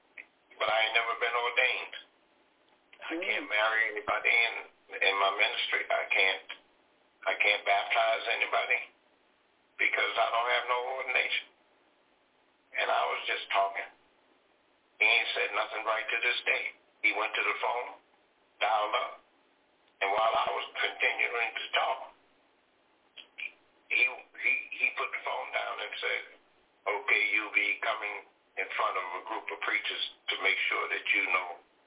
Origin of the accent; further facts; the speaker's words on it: Massachusetts, United States; I'm originally from Massachusetts. I went to school at Shaw University in Raleigh, North Carolina, 57 to 61